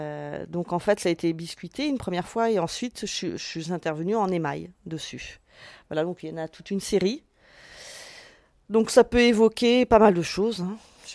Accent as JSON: {"language": "French", "town": "Nantes", "region": "Pays de la Loire", "country": "France", "said": "Pas du tout. Pas très loin. De Nantes."}